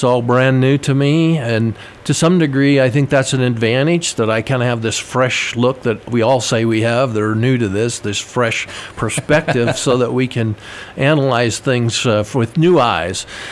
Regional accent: Nebraska, United States; I grew up in Nebraska. My dad was the mayor of our town for over 20 years

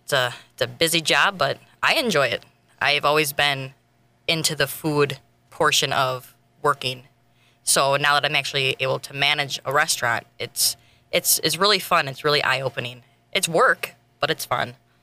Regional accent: Fond du Lac, Wisconsin, United States; Born and raised. All 31 years of my life. My kids have been born and raised here, too. All right. Always lived on the west side of town, so.

